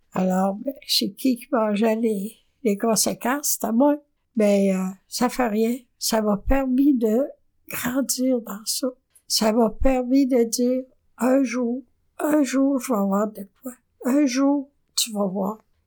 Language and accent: French; Lac-Mégantic, Quebec, Canada; Je suis originaire de Mégantic.